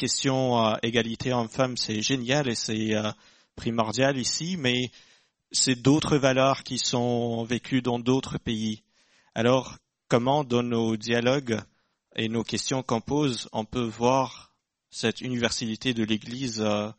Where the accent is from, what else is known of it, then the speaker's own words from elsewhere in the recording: Quebec, Canada; Je viens du Canada, du Québec